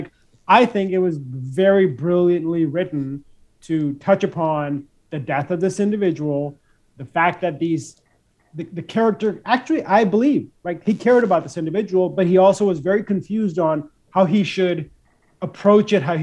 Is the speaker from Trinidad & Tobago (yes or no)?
no; India; now in United States; I grew up in India